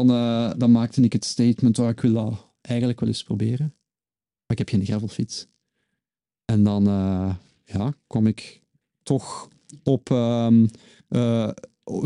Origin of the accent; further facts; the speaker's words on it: Leuven, Flanders, Belgium; het WK in Leuven als geboren en getogen Leuvenaar is dat voor mij wel heel speciaal om daar te geraken.